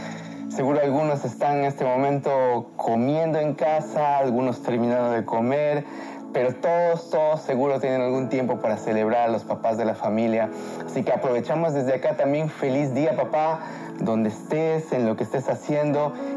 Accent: Tarapoto, San Martín, Peru; yo había venido 4 meses antes a Lima, yo soy de la Amazonía, de Tarapoto, una ciudad de la Amazonía de Perú.

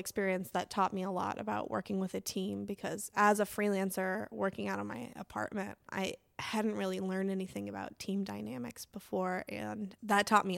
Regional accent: Lincoln, United States; now in New York, United States; if you're making $30,000 a year in, like, my hometown of Lincoln, I think you're ballin'.

